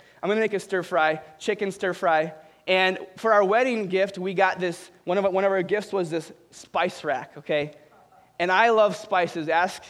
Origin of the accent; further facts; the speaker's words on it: Minnesota, United States; Now, the Vikings, on the other hand, I'm from Minnesota, that's another story, right?